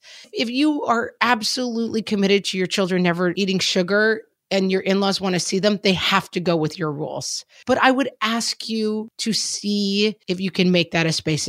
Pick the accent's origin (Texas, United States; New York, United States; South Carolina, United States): Texas, United States; I grew up in Texas and toy guns, part of our lives.